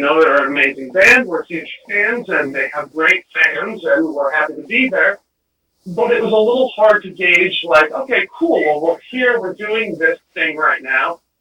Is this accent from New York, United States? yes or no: yes; Brooklyn, New York, United States; It's all done in Brooklyn. and that's where we're from. We're from Brooklyn